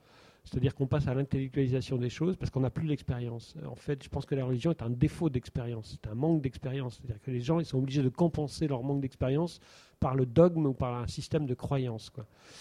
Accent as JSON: {"language": "French", "region": "Pays de la Loire", "country": "France", "tie": "born there", "said": "Je suis né en Vendée, donc une terre profondément catholique, comme on dit."}